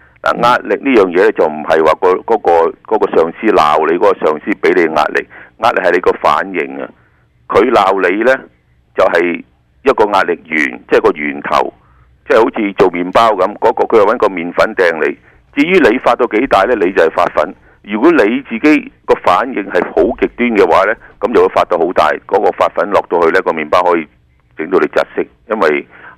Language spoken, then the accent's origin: Cantonese; China; 我哋中国人有边个唔挨苦嘅？有几多个系一出世咬住银匙羹嘅？